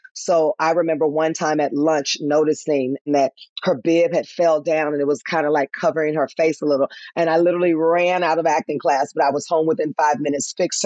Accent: Memphis, Tennessee, United States; now in Atlanta, United States; my hometown of Memphis, Tennessee, barely anything. Atlanta, Georgia, when I brought mom here, not one dime of trying to help our elderly. And I'm like, wait, I'm from the South.

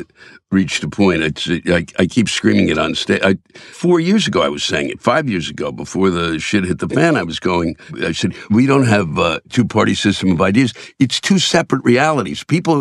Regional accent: Silver Spring, Maryland, United States; also born or lived in Washington, D.C.; I'm from D.C.

